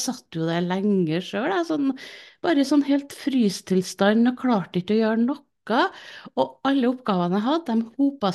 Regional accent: Trøndelag, Norway; Jeg er da som jeg er trønder òg

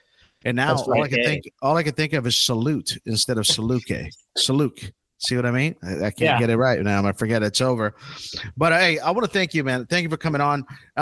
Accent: Brazil; born there; English is a second language; See, I was born in Brazil. You got to give me a couple of tries every once in a while with the American language.

